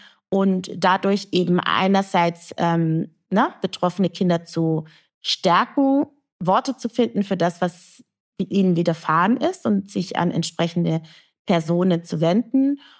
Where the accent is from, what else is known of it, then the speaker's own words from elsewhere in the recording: Baden-Württemberg, Germany; Also ich komme aus dem Schwäbischen, wie ich schon gesagt habe